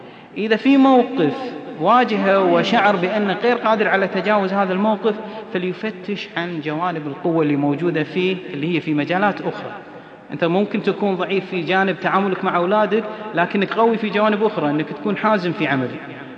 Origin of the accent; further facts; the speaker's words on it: Kuwait; إحنا مثلاً الآن الأسرة عندنا في الكويت